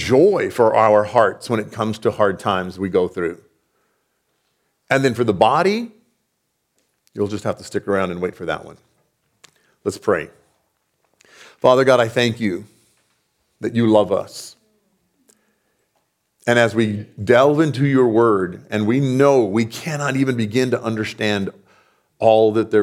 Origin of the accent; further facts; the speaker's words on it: Fabens, Texas, United States; Kind of my hometown. I grew up in two different towns. But in Fabens, near El Paso, there are two families.